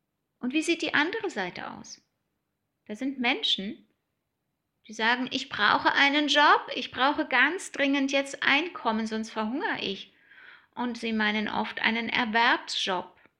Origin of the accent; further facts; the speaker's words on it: Germany; die verrückte Personalerin aus Berlin und Brandenburg.